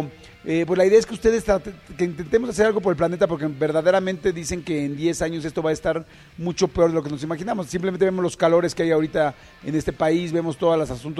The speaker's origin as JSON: {"language": "Spanish", "country": "Mexico", "said": "me hicieron el favor de invitarme la gente de la ONU como mexicano"}